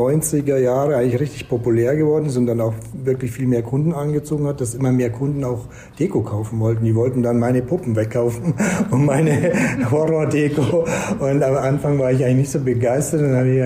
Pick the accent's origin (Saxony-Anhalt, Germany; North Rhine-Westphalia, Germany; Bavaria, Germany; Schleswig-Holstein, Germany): Bavaria, Germany; Bad Tölz; Mein Papa, wir sind Amerikaner, meine Mama ist Deutsch. Ich bin in Bad Tölz aufgewachsen, bei der Kaserne.